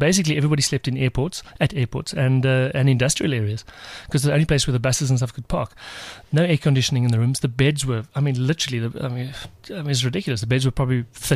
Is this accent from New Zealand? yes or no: no; South Africa; I would chat to the guys, and I'm from South Africa. A lot of the South African boys was their first Tour de France.